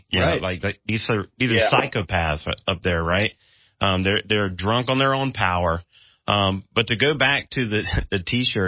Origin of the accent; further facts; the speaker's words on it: North Carolina, United States; I ask because I'm from North Carolina as well